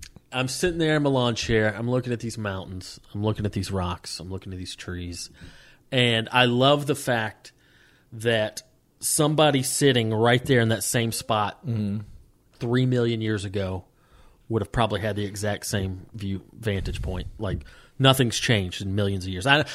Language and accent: English; Georgia, United States; now in Southern California, United States; growing up in the South, we had a ton of mountains in North Georgia, but they were all covered with trees.